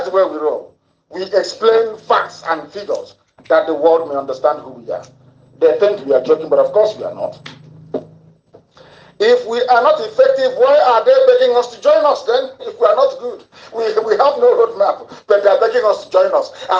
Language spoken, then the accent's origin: English; Ibeku, Abia, Nigeria; I come from Ibeku, and we also have Osa in Ibeku